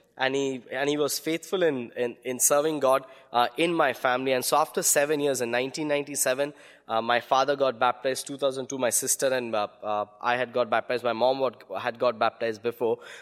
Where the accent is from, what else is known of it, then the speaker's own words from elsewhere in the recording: West Bengal, India; I come from a Hindu background. And for Bengalis, which I'm a Bengali from Bengal